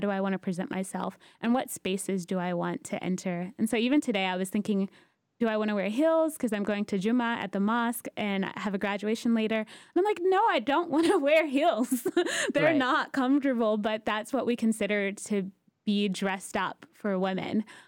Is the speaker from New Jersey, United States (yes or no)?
no; Atlanta, Georgia, United States; So in Atlanta, I grew up in East Atlanta, and I went to an Islamic school K through 12.